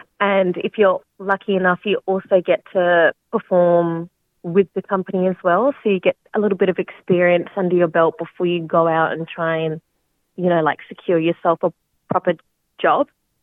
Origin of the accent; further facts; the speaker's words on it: Port Hedland, Western Australia, Australia; I grew up in the Pilbara, North WA, in a town called Port Hedland.